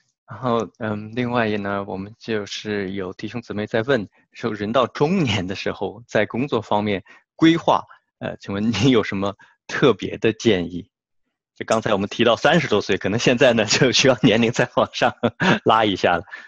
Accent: China; 现在我们中国人在海外生活，无论是在美国呢或者在德国

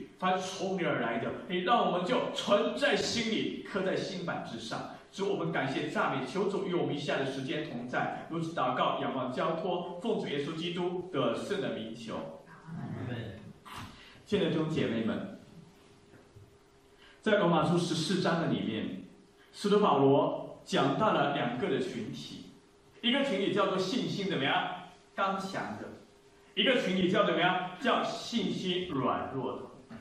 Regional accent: China; 我们从大陆来知道

